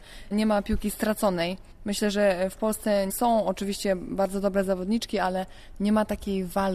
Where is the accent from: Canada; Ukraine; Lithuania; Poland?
Poland; Lubań, Lower Silesian Voivodeship; now in Berlin, Germany; Z Lubania, także jestem rodzinna